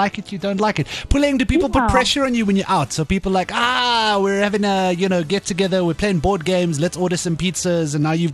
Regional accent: South Africa; Do you know how tough it must be existing as a South African if you don't like rugby?

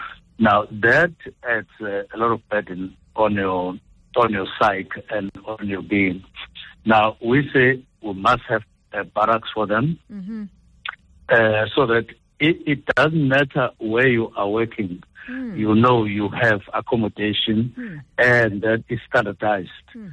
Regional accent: Mbangi, KwaZulu-Natal, South Africa; Look, I come from Mbangi in KZN myself

